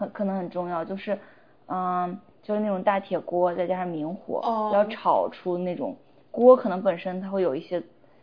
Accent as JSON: {"language": "Chinese", "town": "Weifang", "region": "Shandong", "country": "China", "said": "我是潍坊人嘛。所以潍坊它就是一个盛产萝卜的地方，对，然后因为我们家离青岛也不是很远，所以我们就经常吃海鲜。"}